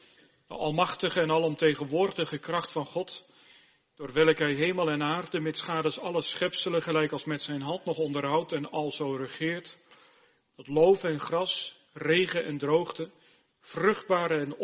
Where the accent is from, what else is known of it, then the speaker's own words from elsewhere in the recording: Harderwijk, Gelderland, Netherlands; En aan de plaats waar ik opgegroeid ben, Harderwijk.